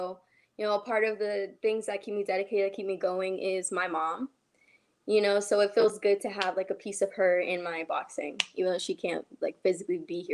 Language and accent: English; Georgia, United States; also born or lived in Colorado; I was raised in Georgia, but I was born in Colorado.